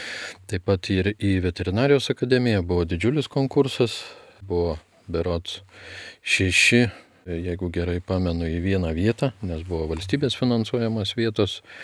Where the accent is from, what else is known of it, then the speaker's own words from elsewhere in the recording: Jieznas, Kaunas County, Lithuania; now in Kaunas, Lithuania; Nesu tikras kaunietis. Gimiau ir augau Prienų rajone, Jizno miestelėje. Tai visa vaikystė ir jaunystė prabėgo Jizne.